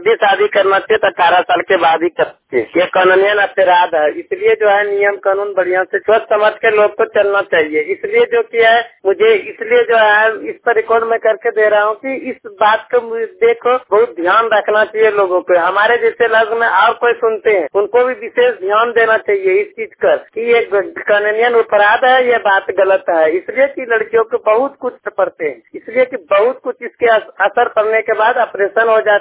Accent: Bihar, India; मैं बिहार के रहने वाला हूँ।

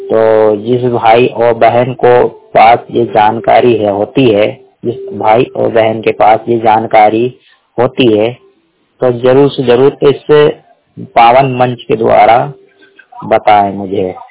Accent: Bhopal, Madhya Pradesh, India; मैं भोपाल जिले का रहने वाला हूँ।

